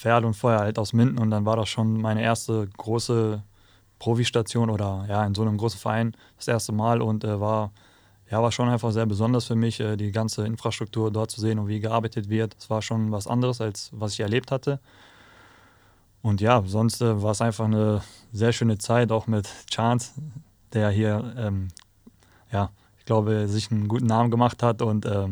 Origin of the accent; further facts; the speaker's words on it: Central Macedonia, Greece; Ich komme aus dem Norden in der Nähe von Thessaloniki, aber ist so ein kleines Dörfchen.